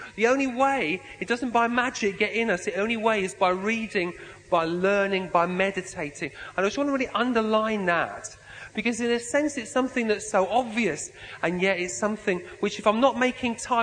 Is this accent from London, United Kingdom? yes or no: no; Yorkshire and the Humber, United Kingdom; I'm a Yorkshireman, you see, so a bit of commonality there.